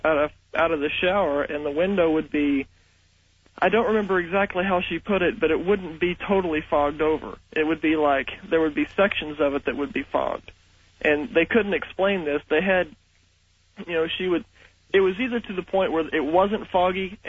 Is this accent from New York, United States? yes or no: no; Kansas, United States; now in Oklahoma City, United States; growing up, when I was about 8 years old, we were living in an older house in a small town in Kansas. And I'm calling from Oklahoma City.